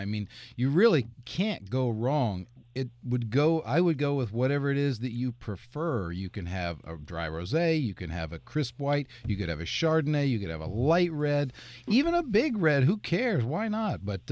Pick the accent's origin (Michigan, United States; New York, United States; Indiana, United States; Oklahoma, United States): Indiana, United States; Well, what happened was I was from Indiana, from a cornfield.